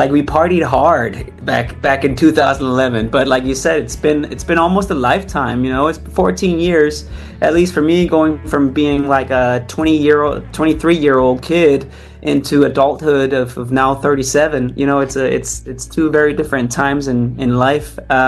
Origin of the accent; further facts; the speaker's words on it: Denmark; and I'm from Denmark.